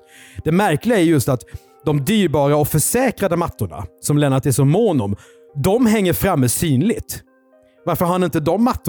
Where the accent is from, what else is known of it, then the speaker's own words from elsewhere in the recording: Karlskrona, Blekinge, Sweden; born there; en man i Karlskrona där jag är född